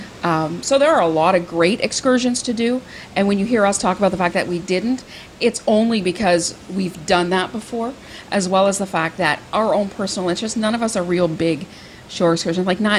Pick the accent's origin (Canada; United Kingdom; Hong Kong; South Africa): Canada; East Coast; I grew up on the East Coast of Canada where seafood is very prevalent.